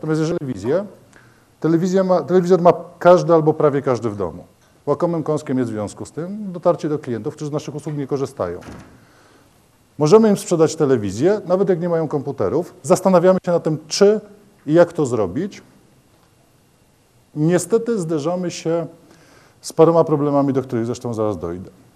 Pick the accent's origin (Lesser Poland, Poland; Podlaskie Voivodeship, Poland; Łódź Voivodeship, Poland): Łódź Voivodeship, Poland; Łódź; ja jestem z Łodzi